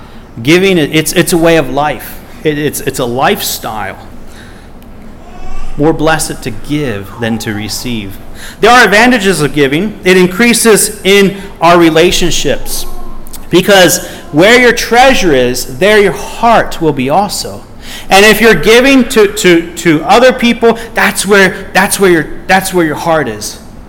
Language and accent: English; Philadelphia, Pennsylvania, United States; also born or lived in Miami; My family, we grew up in Philadelphia. I was born in Miami, Florida, grew up in Philadelphia.